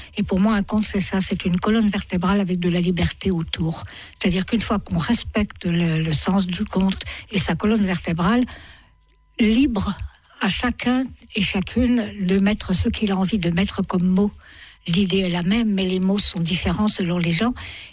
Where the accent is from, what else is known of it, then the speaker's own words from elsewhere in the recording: Bourgogne-Franche-Comté, France; also born or lived in Paris; Oui, je viens de Franche-Comté. J'ai fait un grand séjour à Paris